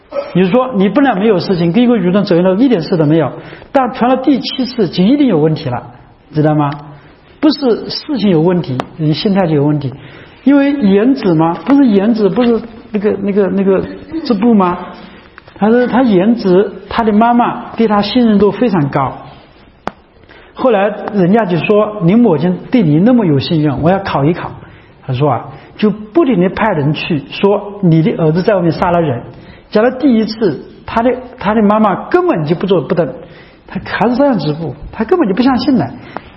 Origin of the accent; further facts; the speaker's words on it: Anhui, China; 在我们安徽那边就是这样的